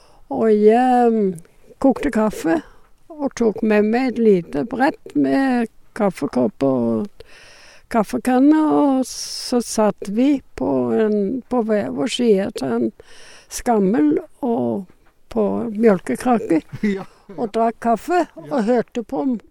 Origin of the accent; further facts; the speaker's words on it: West coast, Denmark; now in Norway; Jeg kommer fra Danmarks vestkyst.